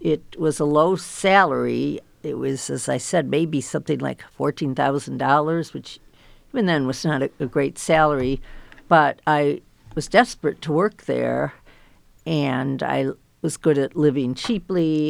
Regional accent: Oak Park, Michigan, United States; also born or lived in Detroit; I grew up in Oak Park, Michigan. I was born in Detroit, and Oak Park is, of course, one of the suburbs that grew up in the 50s.

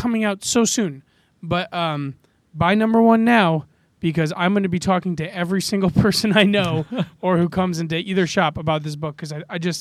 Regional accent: United States; growing up in the United States, we get a certain side of Castro in our education system.

